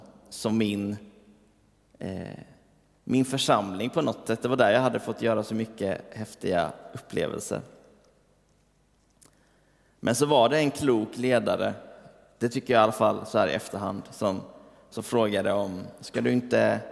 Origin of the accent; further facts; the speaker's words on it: Rydaholm, Jönköping County, Sweden; vad liksom Rydaholm har för plats i mitt liv och vem hade jag varit om jag inte hade varit därifrån och sådär. Jag hade en väldigt trygg och fin uppväxt där.